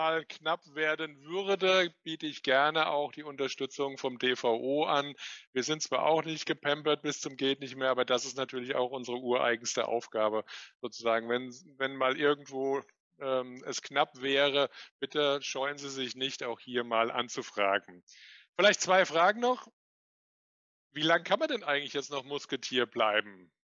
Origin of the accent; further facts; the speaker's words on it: Frankfurt, Hesse, Germany; als Frankfurter interessiert mich natürlich, wo es stattfinden wird.